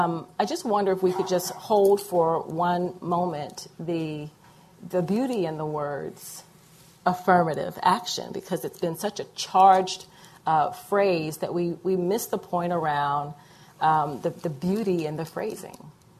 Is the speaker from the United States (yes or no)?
yes; the South, United States; I'm from the South, so you can't be a good Southern Christian woman without some reference to Jesus